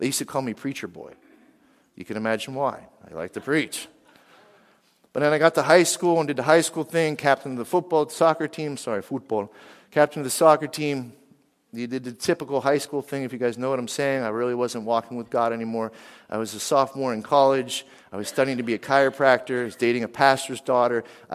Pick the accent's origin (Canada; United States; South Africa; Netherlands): United States; Pennsylvania; I grew up in Western Pennsylvania. I trapped, I fished, I hunted.